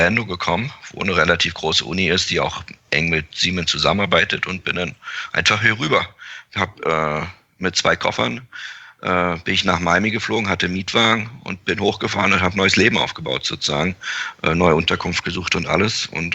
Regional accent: Berlin, Germany; ich komme aus Berlin-Kladow, bin da mit meinen zwei Brüdern aufgewachsen

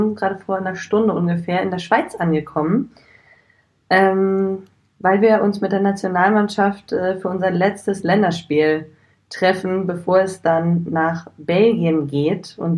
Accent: Bad Segeberg, Schleswig-Holstein, Germany; now in Cologne, Germany; Ich komme zwar aus Schleswig-Holstein, komme aus Bad Segeberg, aber für mich ist Köln absolut Heimat.

